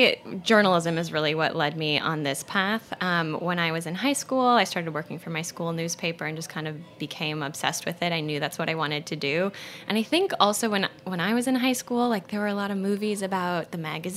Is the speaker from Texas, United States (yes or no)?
no; Chicago, Illinois, United States; now in New York, United States; In Chicago.